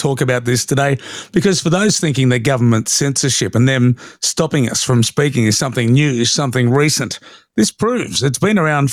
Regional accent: Birmingham, West Midlands, United Kingdom; that's from my hometown in Birmingham

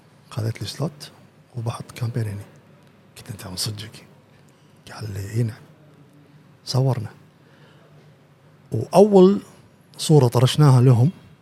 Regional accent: Kuwait; إحنا داشين عليهم ككويتيين وعرب

